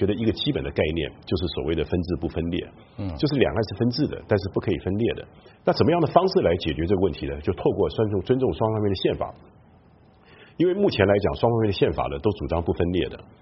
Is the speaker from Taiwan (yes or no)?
yes; Taiwan; 就是说我既是台湾人也是中国人